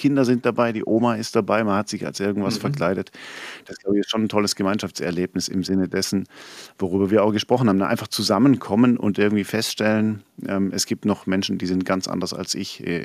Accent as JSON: {"language": "German", "town": "Konstanz", "region": "Baden-Württemberg", "country": "Germany", "said": "Wir kommen beide aus Konstanz."}